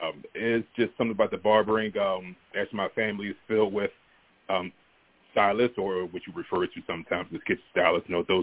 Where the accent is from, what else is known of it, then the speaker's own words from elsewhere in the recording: Pennsauken, New Jersey, United States; Yeah, definitely. I grew up really in Pensauken, New Jersey. That's where I started.